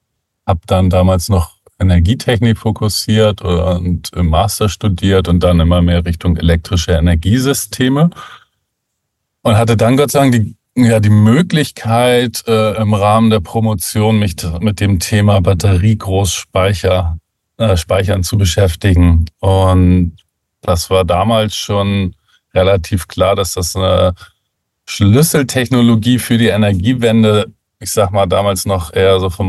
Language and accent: German; Northern Germany, Germany; ich bin ja hier aus dem Norden von Deutschland eigentlich auch groß geworden, immer um Hamburg rum, für dann auch in Lüneburg damals noch gelebt, so einer kleineren Stadt bei Hamburg, aber dann irgendwann relativ schnell nach Hamburg gezogen